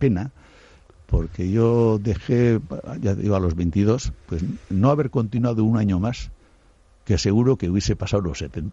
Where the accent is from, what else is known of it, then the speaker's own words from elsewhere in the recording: Spain; first language Basque; Spanish is a second language; porque yo soy castellano berri, de alguna manera. Yo aprendí a hablar castellano cuando me mandaron a la escuela a los 6-7 años.